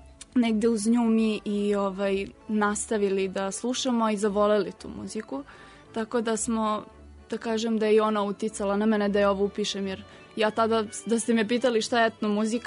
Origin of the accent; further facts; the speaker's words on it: Pristina, Pristina District, Kosovo; ja budući da sam sa Kosova, da sam rođena u Prištini, meni je negde taj jug najbliži srcu